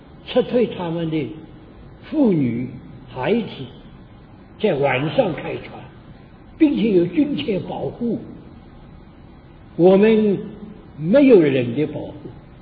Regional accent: Shanghai, China; 我是上海人，你如果是上海人，你知道上海有一句古话，倒霉倒到印度国。

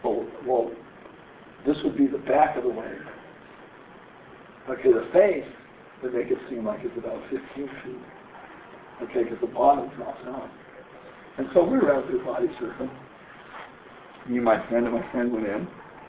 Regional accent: California, United States; I was body surfing in California. I'm from California.

